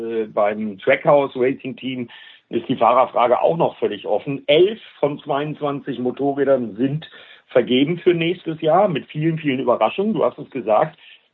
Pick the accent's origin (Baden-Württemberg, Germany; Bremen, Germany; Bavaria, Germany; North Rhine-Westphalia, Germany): Bremen, Germany; Denn Assen ist ja so ein bisschen für mich als Bremer sowas Ähnliches wie mein Heimrennen.